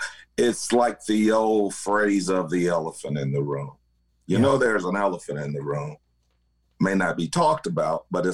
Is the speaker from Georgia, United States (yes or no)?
yes; Georgia, United States; also born or lived in Florida; I did about 12 years in Florida Army National Guard prior to moving back to my home state here of Georgia.